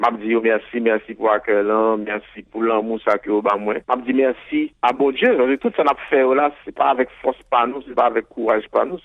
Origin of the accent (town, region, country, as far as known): Haiti